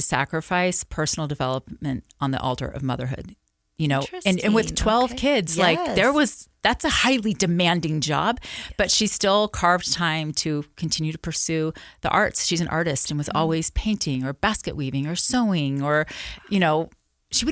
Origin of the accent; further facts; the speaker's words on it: Florida, United States; I grew up in Florida. I am a seventh generation Floridian who never thought I would be living in Utah.